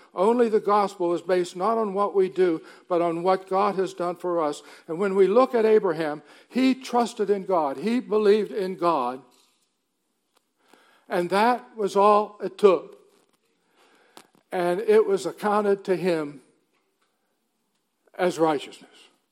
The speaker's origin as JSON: {"language": "English", "town": "Duluth", "region": "Minnesota", "country": "United States", "said": "Dr. Paul Koistra, dear friend of mine, we're both from Duluth, Minnesota."}